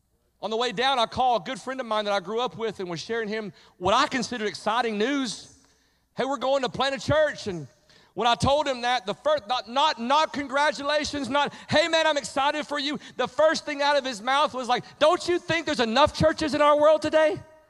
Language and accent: English; Tennessee, United States; God had stirred up a passion inside of me for East Tennessee, my hometown area.